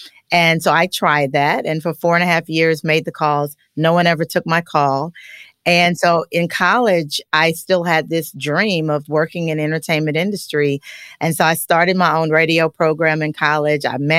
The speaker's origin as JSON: {"language": "English", "town": "Richmond", "region": "Kentucky", "country": "United States", "said": "And I'm from Richmond, Kentucky, where the only thing we knew about the entertainment industry was Soul Train."}